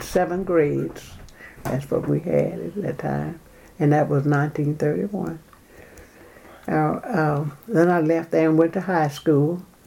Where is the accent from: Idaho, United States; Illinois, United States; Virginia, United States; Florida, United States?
Virginia, United States; Williamsburg; And we came here from Williamsburg, Virginia.